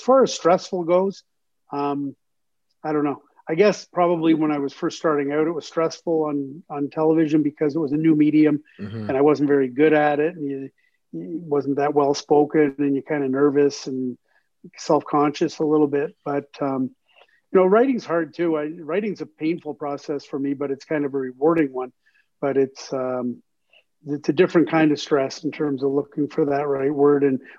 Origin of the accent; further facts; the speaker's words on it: Scarborough, Ontario, Canada; Well, you know, Canadian kid, so no different than Akil. Growing up in Scarborough, Ontario, you know, from being like 5 years old, having a hockey net and a stick and being out on the road